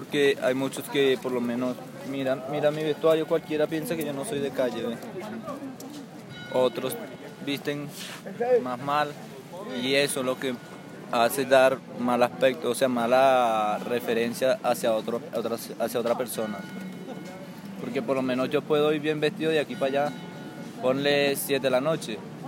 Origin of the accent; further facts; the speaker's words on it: Venezuela; moved away; Porque como emigrante venezolano